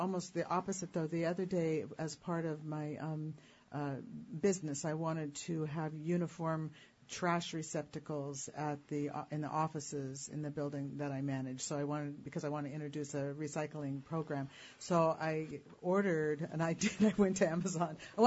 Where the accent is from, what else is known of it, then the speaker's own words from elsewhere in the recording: Haines, Alaska, United States; And also, I recognize, too, that growing up in Haines, that I have a different perspective on buying things